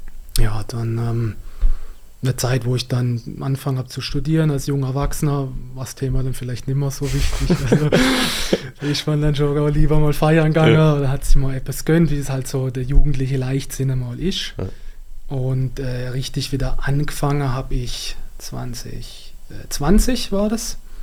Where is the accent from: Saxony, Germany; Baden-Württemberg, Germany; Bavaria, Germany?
Baden-Württemberg, Germany